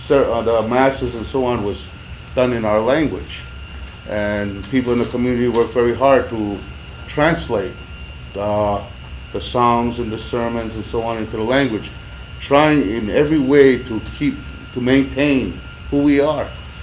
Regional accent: Kahnawake, Quebec, Canada; moved away; Originally, I came from Ganawage, but like many others, in 1974, we left what people call the reservation.

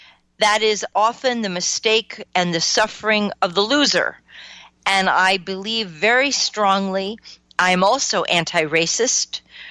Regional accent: West Coast, United States; now in Maryland, United States; In my experience, as somebody who's lived in Maryland for almost 20 years. I came here from the West Coast, but I have now considered Maryland my home.

